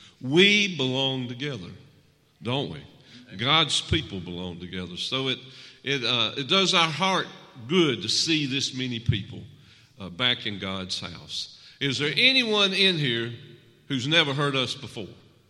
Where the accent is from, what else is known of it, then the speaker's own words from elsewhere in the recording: Lumberton, North Carolina, United States; I'm from Lumberton, North Carolina.